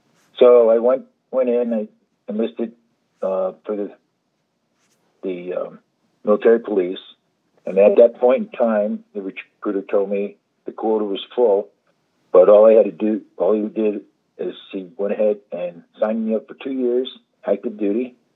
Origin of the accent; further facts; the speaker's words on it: Albany, New York, United States; I was born in Albany, New York. Lived most of my years up there. As a youngster, around 7 years old, moved to Colony, New York. And after that, we moved to West Albany, New York.